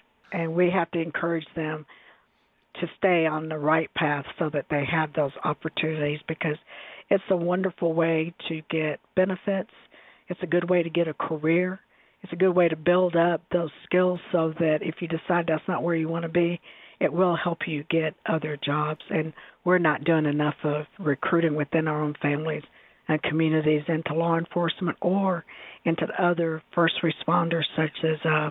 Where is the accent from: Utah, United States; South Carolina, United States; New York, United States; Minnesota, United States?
South Carolina, United States; So one of the odd things about growing up in South Carolina and going to school there is that we were all, every student was taking Spanish classes